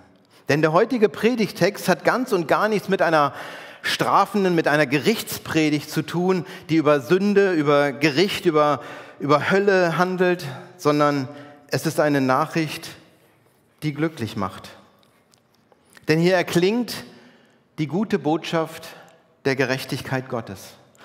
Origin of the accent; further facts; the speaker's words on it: Bergen, Lower Saxony, Germany; Ich bin in Bergen aufgewachsen, 80 Kilometer nördlich von hier. Und ich bin in der evangelisch-lutherischen St. Lamberti-Gemeinde getauft als Kind und konfirmiert worden.